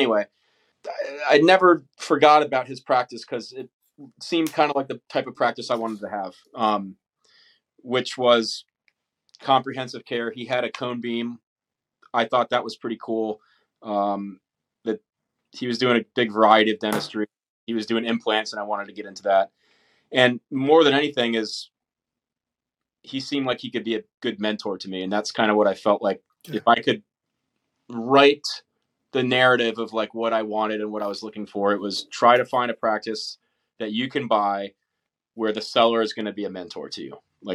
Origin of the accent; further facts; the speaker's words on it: Norfolk, Virginia, United States; Or because I'm from Norfolk originally, and my wife is as okay. well.